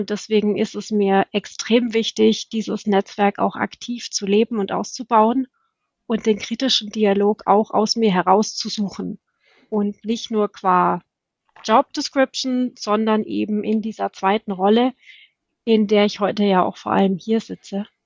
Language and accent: German; Bayreuth, Bavaria, Germany; also born or lived in Tübingen / United States; now in Nuremberg, Germany; Aufgewachsen bin ich in Bayreuth, das ist nicht so weit von Nürnberg weg, und war dann eine ganze Weile im Schwabenländle in Tübingen in den USA, und dann hat es mich wieder nach Nürnberg verschlagen.